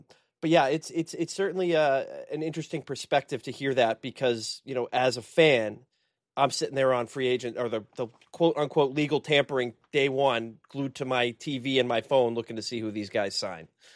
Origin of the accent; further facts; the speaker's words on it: New England, United States; I'm from New England, so he loves throwing the digs in at my New England Patriots